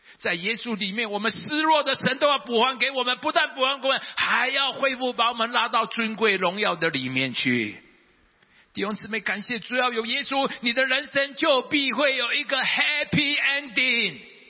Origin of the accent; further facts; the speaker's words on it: Taiwan; 我们台湾人都知道，都知道。